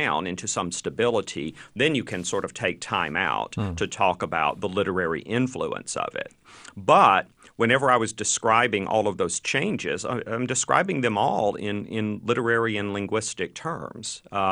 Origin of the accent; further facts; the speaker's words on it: Birmingham, Alabama, United States; When I grew up in Birmingham, Alabama in the 1960s, when I was a kid there, I went to public schools